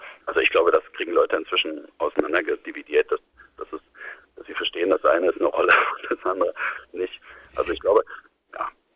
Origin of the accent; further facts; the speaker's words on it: Dresden, Saxony, Germany; ich komme ja aus Dresden, ich bin in Dresden geboren.